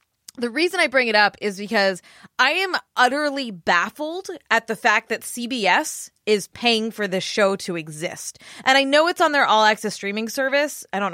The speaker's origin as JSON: {"language": "English", "country": "Canada", "said": "I'm a Canadian. We don't want him."}